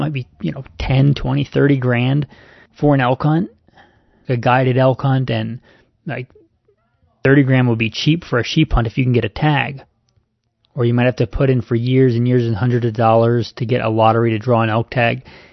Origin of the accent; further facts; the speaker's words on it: the South, United States; I grew up on the East Coast. Grew up in the South, hunting and fishing there.